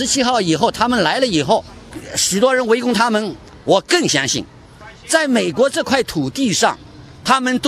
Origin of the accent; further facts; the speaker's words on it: China; 我是从大陆来的